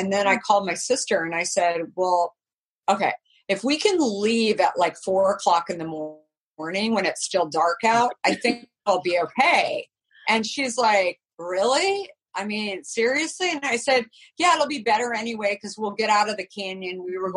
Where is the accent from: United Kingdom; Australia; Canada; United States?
United States; Arizona; And growing up in Arizona, I thought, I was always afraid.